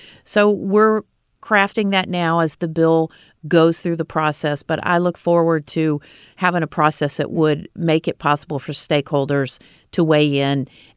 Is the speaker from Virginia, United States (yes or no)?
yes; Virginia, United States; I grew up participating in Southwest Virginia on the Great Boycott.